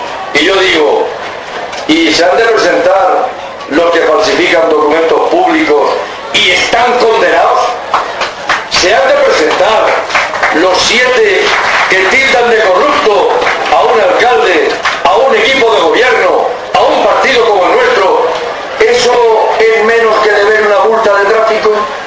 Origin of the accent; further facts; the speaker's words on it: Spain; somos españoles. Nos sentimos españoles y queremos España.